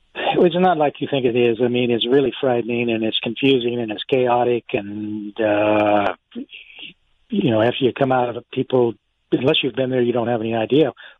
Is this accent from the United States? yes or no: yes; Casa Grande, Arizona, United States; So, I'm from your neck of the woods. I was raised in Casa Grande.